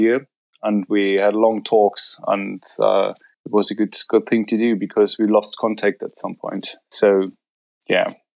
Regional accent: Bochum, North Rhine-Westphalia, Germany; I come from Bochum. It's a city in Germany, and I'm an oil painter.

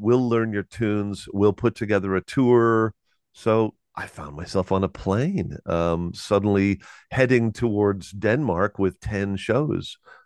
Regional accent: Canada; I think as a Canadian musician, you better like touring because our country is so huge

